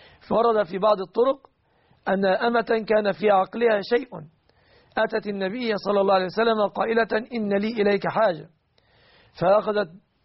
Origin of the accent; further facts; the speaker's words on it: Egypt; في بلادنا مصر